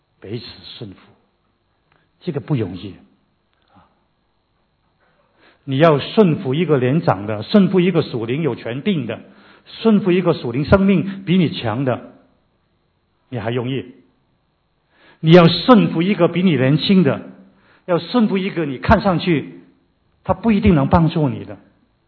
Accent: Hong Kong; Chinese is a second language; 特别我们是香港人、广东人讲普通话呢，常常会讲错的。

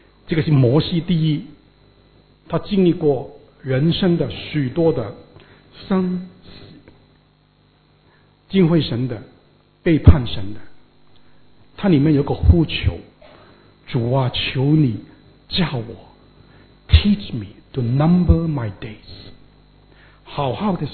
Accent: China; 我们中国人都很喜欢要爱惜光阴，从小就告诉小孩子不要浪费时间

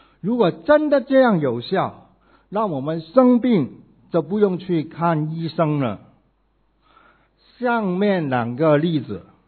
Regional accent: Hong Kong; 当我小时候在香港的路边，曾经看过那些耍武功卖药油的人

